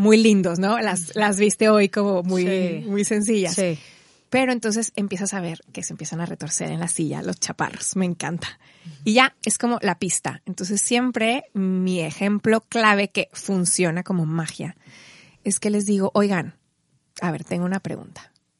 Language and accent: Spanish; Monterrey, Nuevo León, Mexico; vine a Monterrey padrísimo porque ahora no vivo aquí, aunque soy regia